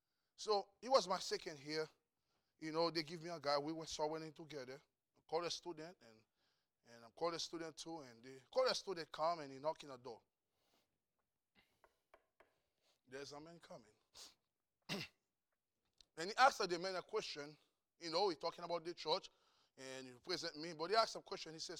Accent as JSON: {"language": "English", "country": "Haiti", "said": "I'm from Haiti."}